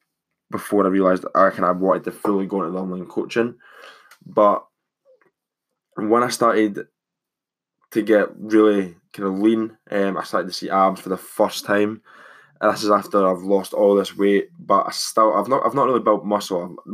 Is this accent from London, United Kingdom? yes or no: no; Scotland, United Kingdom; I am 20 years old. I'm Scottish, as you can probably tell.